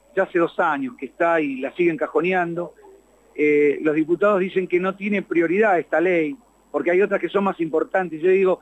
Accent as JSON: {"language": "Spanish", "region": "Buenos Aires", "country": "Argentina", "said": "y yo soy de Buenos Aires, y me llega todo lo que pasa en Mendoza"}